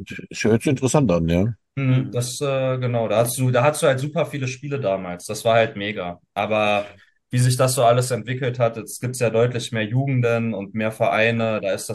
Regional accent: Troisdorf, North Rhine-Westphalia, Germany; born there; Nicht raised, aber born in Troisdorf tatsächlich.

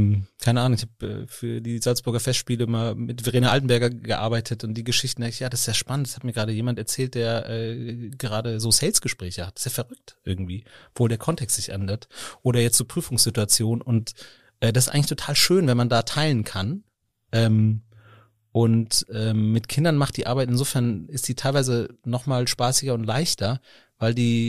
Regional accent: Darmstadt, Hesse, Germany; also born or lived in France; now in Cologne, Germany; Ich komme aus Darmstadt, aus der südlichste Ecke Hessens. Und ich war dann in Frankreich zum Studieren und bin dann nach Köln gekommen.

